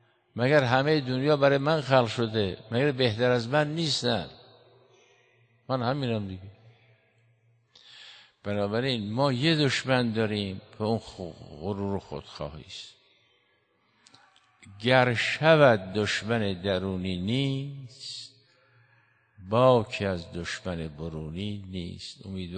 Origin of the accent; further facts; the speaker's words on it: Iran; بالاخره اینا ایرانی هستند دیگه، همه ما ایرانی هستیم.